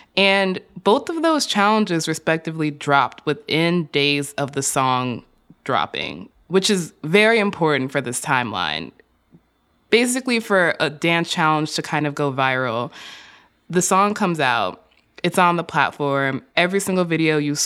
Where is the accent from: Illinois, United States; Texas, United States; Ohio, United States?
Illinois, United States; Chicago; I grew up in Chicago. Don't even fucking play me. I've seen snow.